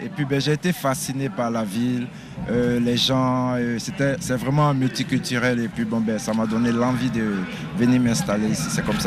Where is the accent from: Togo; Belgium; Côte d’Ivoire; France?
Côte d’Ivoire; Bouaké, Vallée du Bandama; Mais en partant depuis ma ville natale, Boaké, j'avais monté un petit groupe